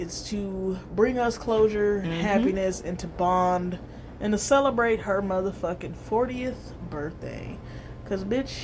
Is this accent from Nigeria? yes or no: yes; Nigeria; I'm Nigerian, motherfucker.